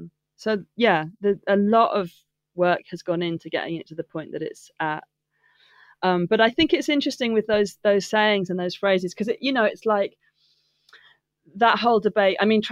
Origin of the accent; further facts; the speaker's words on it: United Kingdom; as you can hear, I'm British